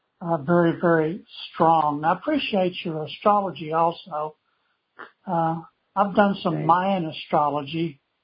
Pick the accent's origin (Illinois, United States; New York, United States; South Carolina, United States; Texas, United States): Texas, United States; Longview; born there; now in Emory, United States; I'm in a little town of Emory, Texas, about halfway between Fort Worth and Longview, where I was born in Longview.